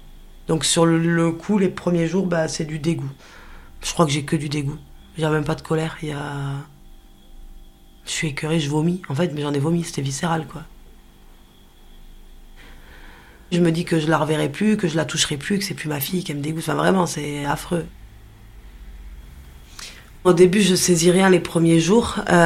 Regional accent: Nouvelle-Aquitaine, France; also born or lived in Pyrénées; now in Toulouse, France; J'ai 35 ans aujourd'hui et j'habite à Toulouse. Je suis native des Pyrénées, j'ai grandi plutôt sur la région de l'Aquitaine, puisque mes parents se sont séparés quand j'étais très très jeune.

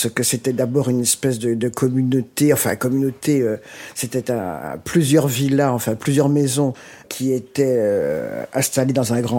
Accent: Desrochers, Martinique; born there; Ah non, moi je suis née en Martinique, à Desrochers. J'en suis très fière.

